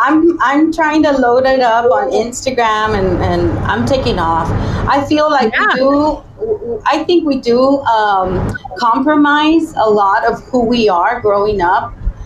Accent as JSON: {"language": "English", "town": "San Antonio", "region": "Texas", "country": "United States", "said": "Well, I'm starting from San Antonio, Texas. I'm from San Antonio, Texas."}